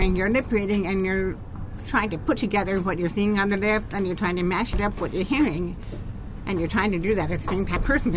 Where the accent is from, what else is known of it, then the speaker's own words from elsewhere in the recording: Warrenton, United States; Yeah, I grew up in Warrenton. Yeah, and my family had been in this area for quite a long time. I went to Warrenton Elementary School, the junior high. Warrenton High School.